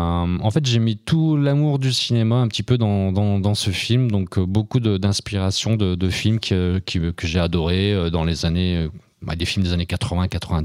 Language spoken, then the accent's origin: French; Bourg-en-Bresse, Auvergne-Rhône-Alpes, France; moi j'ai fait des études à Bourg-en-Bresse, je suis né à Bourg-en-Bresse.